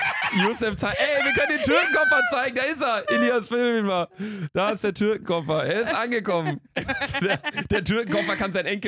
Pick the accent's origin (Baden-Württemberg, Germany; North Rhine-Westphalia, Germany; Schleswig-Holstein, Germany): North Rhine-Westphalia, Germany; Aber bei uns Kleinstadt, OWL und so, da ist es ja auch so ein bisschen, ist ja auch so ein bisschen geprägt irgendwie, ja, Arbeitergesellschaft und so.